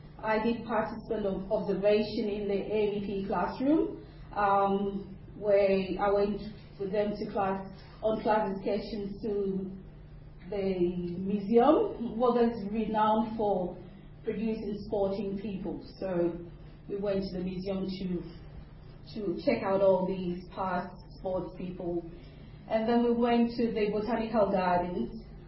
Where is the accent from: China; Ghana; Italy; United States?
Ghana; and I come from Ghana, which is there on the coast, on the Atlantic coast.